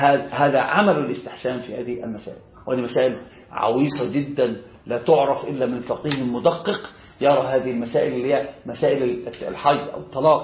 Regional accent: Egypt; وطبعا زنانة عندنا في مصر بنشدد شوية إيش النون

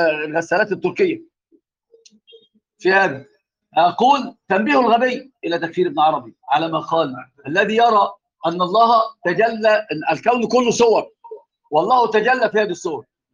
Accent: Tunisia; انت ما تتعلم مني على الغساله عندنا في تونس

